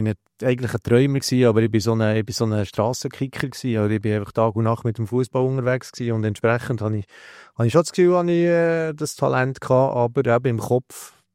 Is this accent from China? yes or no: no; Belp, Bern, Switzerland; als Kind, ich bin in Belp aufgewachsen